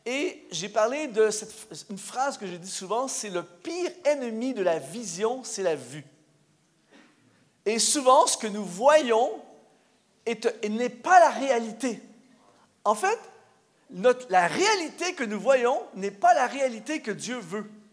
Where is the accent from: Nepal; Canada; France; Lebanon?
Canada; now in Switzerland; moi j'arrive ici en Suisse, je suis Canadien, pour ceux qui ne le savaient pas, je suis Canadien